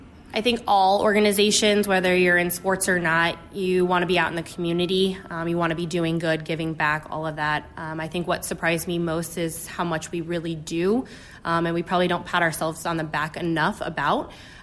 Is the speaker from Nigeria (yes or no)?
no; Charleston, Illinois, United States; So I'm from a small town in Illinois, Charleston, Illinois